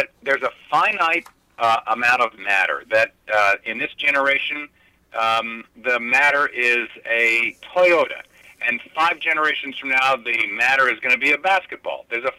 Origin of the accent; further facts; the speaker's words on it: Midwest, United States; I am from the Midwest. And in fact, I just came from Indiana yesterday.